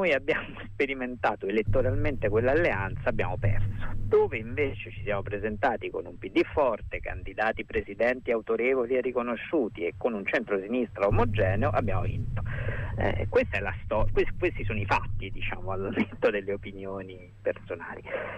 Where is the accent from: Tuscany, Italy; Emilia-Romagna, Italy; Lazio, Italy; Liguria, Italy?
Lazio, Italy; Rome; non io che sono romano e nemmeno altri romani